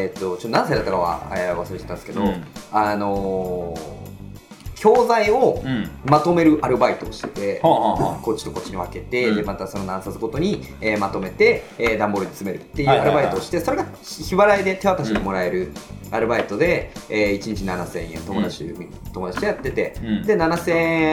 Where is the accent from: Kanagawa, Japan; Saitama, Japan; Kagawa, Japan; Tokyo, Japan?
Tokyo, Japan; なんか僕この間東京に帰った時に、